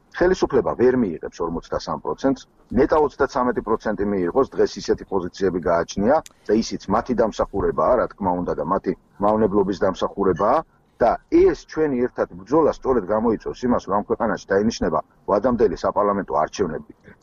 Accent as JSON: {"language": "Georgian", "region": "Kakheti", "country": "Georgia", "said": "სული და გული გეუბნებით როგორც კახელი კაცი"}